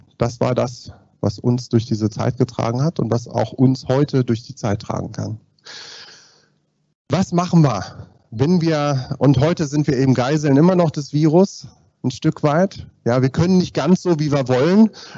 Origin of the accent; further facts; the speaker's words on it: Göttingen, Lower Saxony, Germany; und ich komme aus Göttingen, das ist kurz davor, ja, das ist schlimm, psychisch.